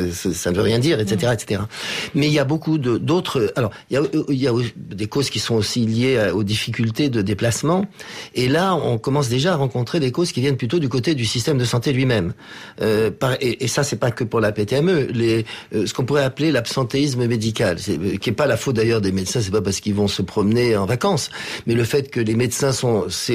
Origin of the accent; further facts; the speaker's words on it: Niger; donc par exemple chez nous au Niger, on n'a pas de structure qui récupère vraiment ces perdus de vue.